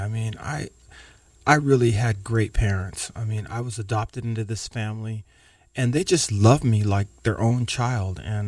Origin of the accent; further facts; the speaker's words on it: Riverside, California, United States; Rubido was a very, very tough neighborhood there in Riverside. And I would have to say, Danny, that most of the people I grew up with took a path of drugs, jail, prison.